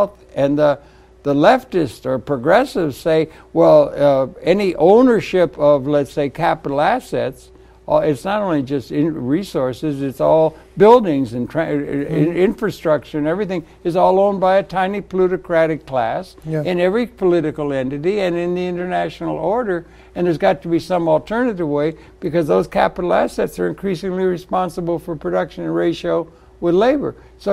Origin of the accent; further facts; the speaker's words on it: Detroit, Michigan, United States; I'm from Detroit. They had labor unions developing, and people got off the farm